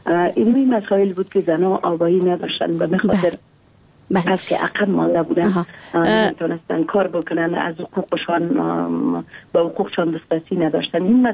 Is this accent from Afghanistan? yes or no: yes; Takhar, Afghanistan; مثل که در ولایت تخار مثل که در کلی گورایات ما مشکلات داریم